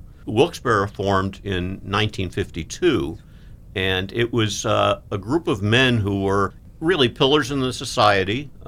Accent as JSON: {"language": "English", "region": "Wales", "country": "United Kingdom", "said": "in Plymouth there were a lot of Welsh people, and Welsh people love to sing, and I'm Welsh."}